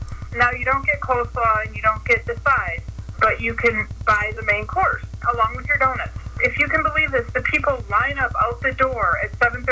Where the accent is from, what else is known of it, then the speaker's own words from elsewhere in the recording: Madison, Wisconsin, United States; also born or lived in Mount Horeb; I am. I'm from Madison. Graduated high school in Mount Horeb.